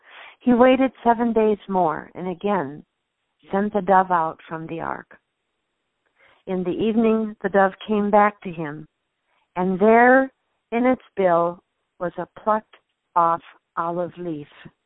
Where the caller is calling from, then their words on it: Webster, Wisconsin, United States; I'm calling from Webster, Wisconsin.